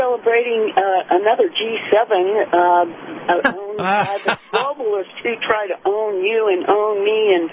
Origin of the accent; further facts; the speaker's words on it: Florida, United States; That's exactly right. I'm from Florida, and I got to tell you, talk about heating up the earth.